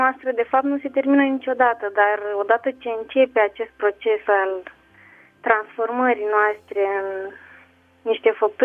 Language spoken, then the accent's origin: Romanian; Bacău, Bacău County, Romania; din Bacău, dumneavoastră mă cunoașteți.